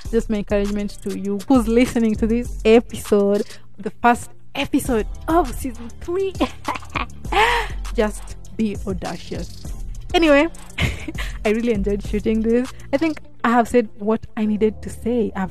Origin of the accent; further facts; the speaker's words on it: Kisumu, Kisumu County, Kenya; I'm a podcaster from Kisumu.